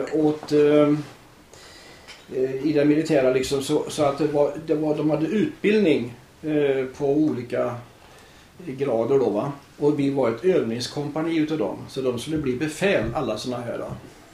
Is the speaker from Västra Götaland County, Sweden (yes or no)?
yes; Sörby, Västra Götaland County, Sweden; Ja, jag bor och är född i Sörby. På en gård som heter Ölstorp utanför Floby. Så jag har inte kommit så långt bort ifrån mina barnsben, om man säger så.